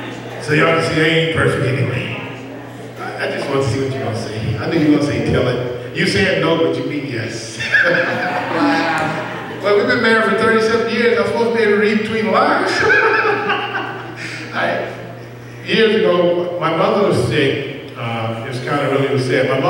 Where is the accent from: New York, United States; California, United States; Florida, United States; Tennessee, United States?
New York, United States; I'm from New York, but there's a lot of stuff going wrong